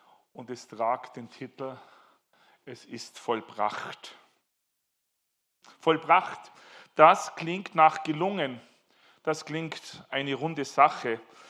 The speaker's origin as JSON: {"language": "German", "town": "Bad Reichenhall", "region": "Bavaria", "country": "Germany", "tie": "born there", "said": "ganz in der Nähe meiner Geburtsstadt Bad Reichenhall."}